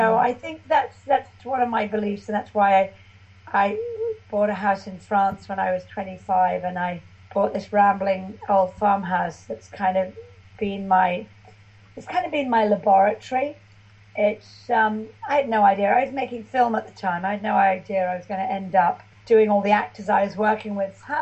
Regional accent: England, United Kingdom; growing up in England

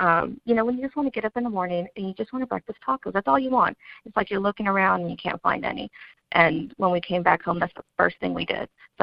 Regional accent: San Antonio, Texas, United States; San Antonio is actually our hometown. So before my husband joined the Navy, we grew up in San Antonio. So we were pretty excited 3 years ago when we got orders back home

